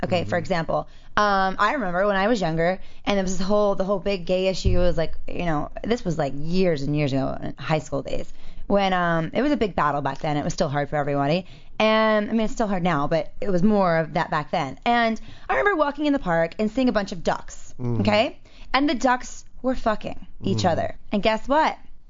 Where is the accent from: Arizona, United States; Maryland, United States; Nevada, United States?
Maryland, United States; And I'm not used to that because I grew up in Maryland